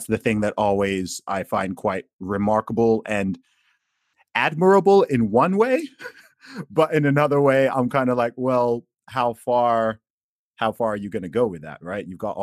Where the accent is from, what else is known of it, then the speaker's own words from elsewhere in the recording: Saudi Arabia; I myself grew up in Saudi Arabia. Mm. Right? I grew up in the Middle East. I grew up in a place similar to yourself without this right to free speech and, you know, essentially a theocracy.